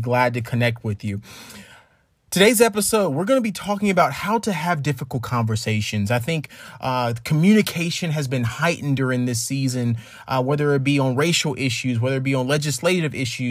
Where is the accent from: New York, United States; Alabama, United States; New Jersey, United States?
Alabama, United States; Birmingham; I'm from Birmingham, Alabama, kind of grew up with this history of racial injustice